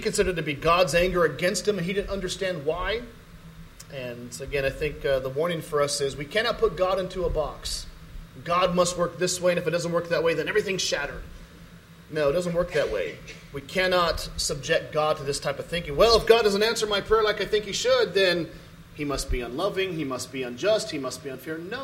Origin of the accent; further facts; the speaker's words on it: California, United States; also born or lived in Tucson / Folsom; We live in Georgia now, but we're actually from California. And we migrated in Tucson for a little while